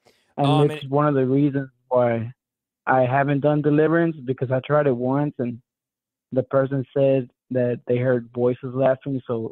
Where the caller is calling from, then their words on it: Houston, Texas, United States; I'm calling from Houston.